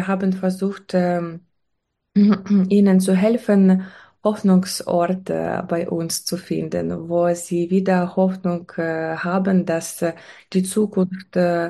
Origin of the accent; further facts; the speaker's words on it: Boyarka, Kyiv Oblast, Ukraine; German is a second language; Ich komme aus der Ukraine, aus der kleinen Stadt neben der Hauptstadt. Meine Stadt heißt Boerka, und ich bin jetzt auch zu Hause in der Ukraine